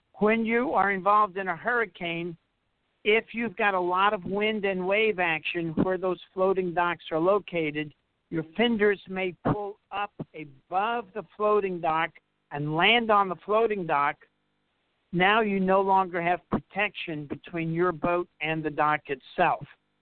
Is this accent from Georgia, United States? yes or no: no; New Orleans, Louisiana, United States; Now, we're originally from New Orleans. Everybody's heard about Katrina.